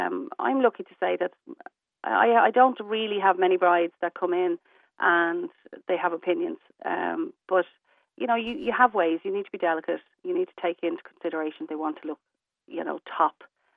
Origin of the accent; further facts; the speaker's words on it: Newtownmountkennedy, County Wicklow, Ireland; I'm here in Newtown, Mount Kennedy for 9 years, I think it is now. It's my hometown